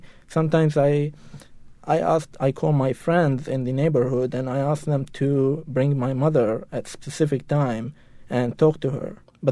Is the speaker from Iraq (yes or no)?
yes; Iraq; moved away; Second, because I was from Iraq.